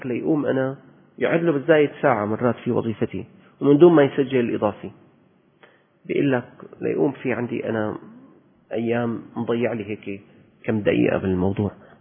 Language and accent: Arabic; Syria; ليش البياعين عندنا بالشام كانوا كلما باعوك شيء